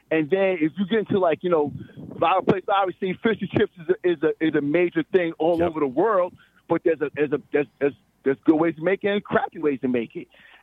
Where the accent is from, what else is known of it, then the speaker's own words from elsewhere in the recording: New York City, New York, United States; well, I'm from New York City. I can move to London, but London's like a major city.